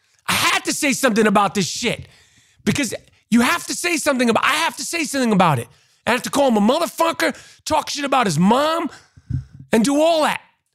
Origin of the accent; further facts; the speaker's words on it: New York City, New York, United States; Growing up in New York City, 70s, 80s, and 90s, I was lucky.